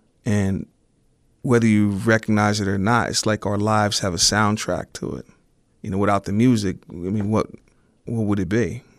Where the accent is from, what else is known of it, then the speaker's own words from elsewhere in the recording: Pittsburgh, Pennsylvania, United States; I'm from Pittsburgh. I was born November 18th, 1978, Shadyside Hospital.